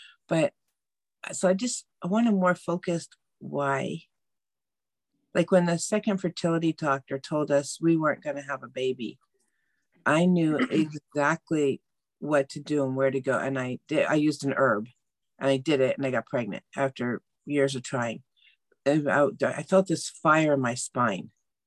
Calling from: Auburn, California, United States; Auburn. Oh, sorry. Auburn, California. We're 40 miles northeast of Sacramento in the Sierra foothills.

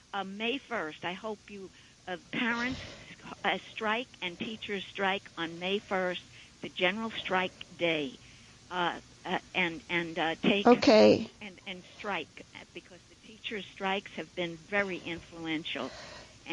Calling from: New York, United States; I'm calling from Suffolk County.

